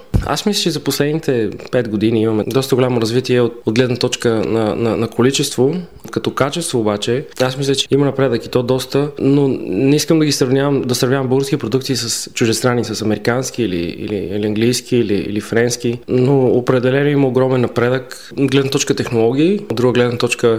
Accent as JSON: {"language": "Bulgarian", "town": "Blagoevgrad", "region": "Blagoevgrad Province", "country": "Bulgaria", "said": "Аз съм от Благоевград."}